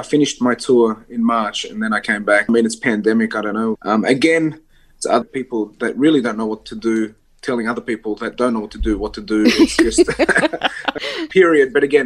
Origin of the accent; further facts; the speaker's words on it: Sydney, New South Wales, Australia; I mean, I was brought up in Redfern, and you know, I'm not a posh guy.